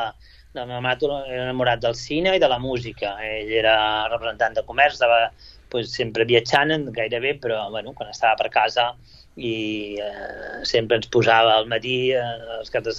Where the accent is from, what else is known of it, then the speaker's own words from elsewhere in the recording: Sabadell, Catalonia, Spain; Vaig néixer al barri de Gràcia, al carrer Cellers. Vaig néixer a la maternitat, però vaig estar vivint els primers anys de la meva vida al barri de Gràcia, a Sabadell, al carrer Cellers.